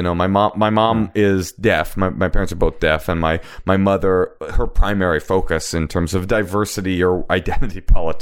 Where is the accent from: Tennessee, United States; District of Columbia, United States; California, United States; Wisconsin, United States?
California, United States; Oakland; When I was growing up in Oakland, Oakland's primary bent, especially in the public school system, was keeping its head above water.